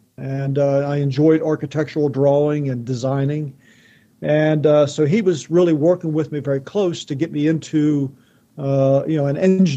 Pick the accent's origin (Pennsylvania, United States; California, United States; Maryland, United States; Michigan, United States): Maryland, United States; also born or lived in Annapolis, United States; And I was born down there in Annapolis, just as Dad was getting ready to leave the military service. And then, of course, both of them were from Western Maryland, and so they moved back here to the farm up in Garrett County.